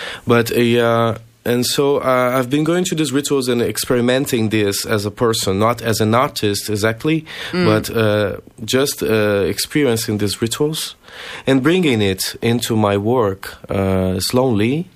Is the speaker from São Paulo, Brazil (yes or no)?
no; Curitiba, Paraná, Brazil; English is a second language; I come from Brazil, from Curitiba, the city in the south of Brazil.